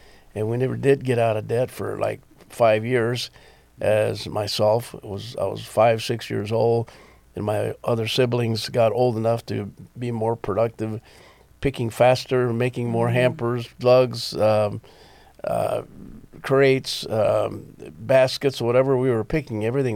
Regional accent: Farr, Texas, United States; also born or lived in Ohio / Michigan / Indiana / Wisconsin; Well, I was born in South Texas, in the Rio Grande Valley. It was a little town called Farr, next to McAllen, Texas, about 12 miles from the bridge into Mexico at Reynosa.

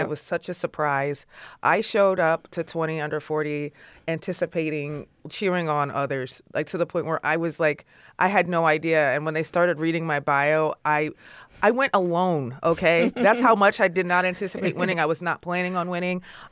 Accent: Toledo, Ohio, United States; So I grew up out Reynolds, out Hill. Such a beautiful area to live in.

